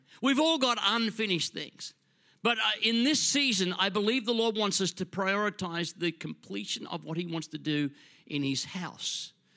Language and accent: English; Ipswich, Queensland, Australia; I grew up in Ipswich and we're kind of rev heads